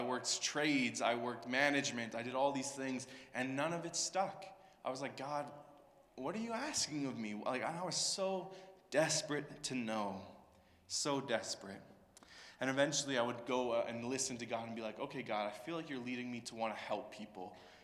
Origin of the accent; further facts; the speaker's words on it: Sylvan Lake, Alberta, Canada; I grew up in Sylvan Lake, Alberta.